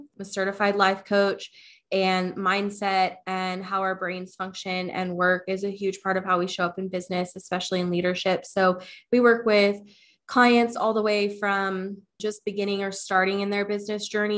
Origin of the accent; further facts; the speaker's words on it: Wichita, Kansas, United States; So I'm from Wichita, Kansas, and I started out as a stylist like many, many years ago